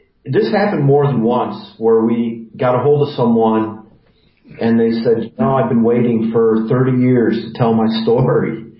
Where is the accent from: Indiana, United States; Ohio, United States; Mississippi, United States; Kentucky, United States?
Ohio, United States; Cleveland; I had this desire to tell a story about my hometown, Cleveland, Ohio, and this just provided the perfect opportunity.